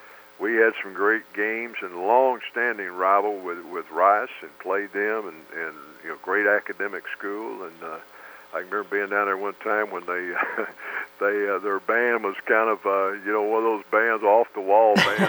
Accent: Orange, Texas, United States; when I grew up in Orange, Texas, we had one TV channel

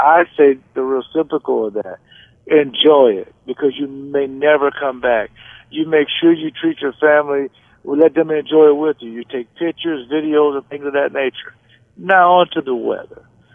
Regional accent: Jacksonville, Florida, United States; They even had one in my hometown, Jacksonville, Florida, where the weather was a little cool.

